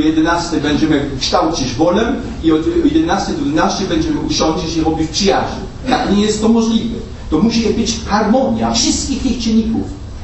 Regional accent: Germany; Polish is a second language; jestem Niemcem i dlatego po prostu wybaczcie, że mój polski język jest trochę marny.

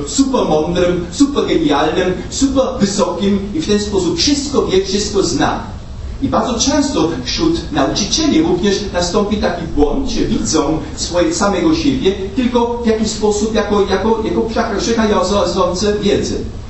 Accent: Germany; Polish is a second language; jestem Niemcem i dlatego po prostu wybaczcie, że mój polski język jest trochę marny.

